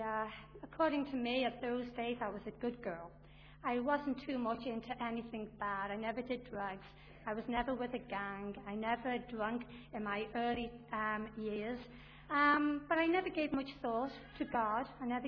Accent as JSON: {"language": "English", "town": "Liverpool", "region": "North West England", "country": "United Kingdom", "tie": "born or raised there", "lives_now": "Coleraine, United Kingdom", "said": "I'm not from around these parts, even though I'm living in the Sharking at the moment. I'm originally from Liverpool, over in England, and I grew up there. I was the youngest of four girls."}